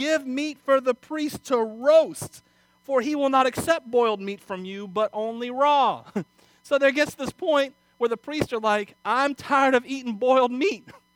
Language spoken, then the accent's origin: English; Wauchula, Florida, United States; Now, I know only, all I know, by the way, about meat and cattle is because I'm from Wachula, Florida.